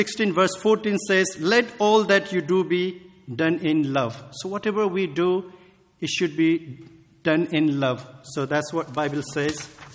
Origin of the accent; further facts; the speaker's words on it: Nepal; We are a small group of people originally from various part of Nepal. So we came from Nepal. So now you know where we are from.